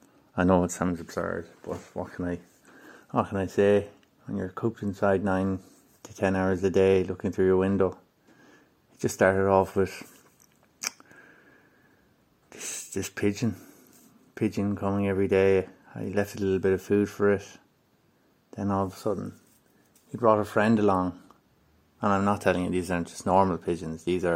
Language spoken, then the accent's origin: English; Marseille, Provence-Alpes-Côte d'Azur, France; English is a second language; I'm from the south of France. Yes, Marseille.